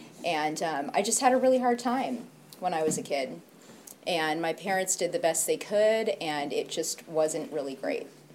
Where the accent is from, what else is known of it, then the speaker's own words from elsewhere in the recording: Los Angeles, California, United States; now in Oakland, United States; But I'm from L.A. originally. I grew up in L.A. I grew up in Venice. I grew up in a neighborhood that I just don't even recognize anymore.